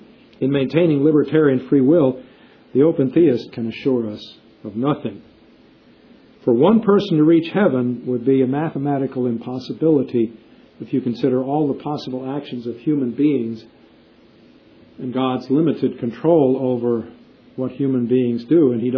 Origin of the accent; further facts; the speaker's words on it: Morristown, New Jersey, United States; born there; Never knew about me till I was born in Morristown, New Jersey in 1942.